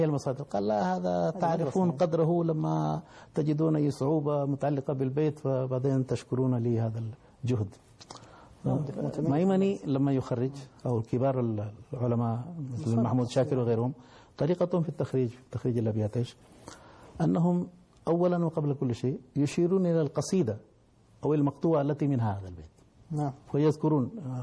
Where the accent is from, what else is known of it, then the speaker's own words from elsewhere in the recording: India; لكن أنا لما كنت أقول لهم أنا من الهند هم يقولون هندوستان فيفرحون